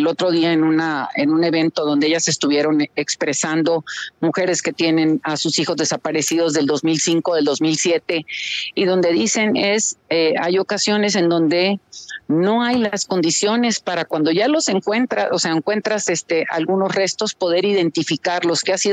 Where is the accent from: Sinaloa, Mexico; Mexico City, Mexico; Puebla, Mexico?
Sinaloa, Mexico; yo vengo de un estado jornalero, vengo de Sinaloa